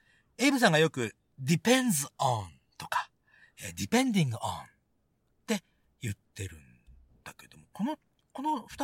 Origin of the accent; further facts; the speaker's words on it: Sendai, Miyagi, Japan; born there; だって俺仙台で生まれたんだもん。